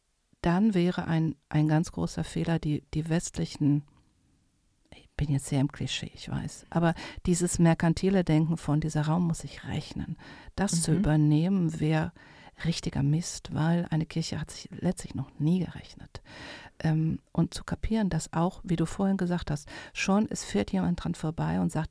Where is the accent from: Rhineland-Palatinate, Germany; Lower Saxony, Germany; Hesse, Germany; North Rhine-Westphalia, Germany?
Rhineland-Palatinate, Germany; born there; ich bin gebürtige Rheinland-Pfälzerin